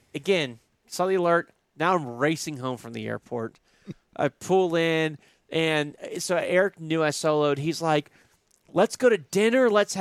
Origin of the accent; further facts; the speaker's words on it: Louisiana, United States; No Tabasco. Look, I'm from Louisiana. Don't do Tabasco.